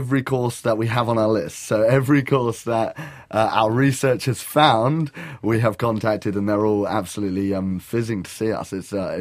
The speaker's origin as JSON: {"language": "English", "town": "Motueka", "region": "Tasman", "country": "New Zealand", "tie": "born or raised there", "said": "There was my hometown is Motueka, and I didn't think there was any mini golf there."}